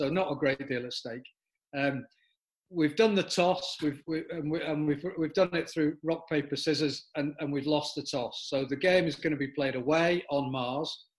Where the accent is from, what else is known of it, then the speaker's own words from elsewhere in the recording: England, United Kingdom; I'm as English as they come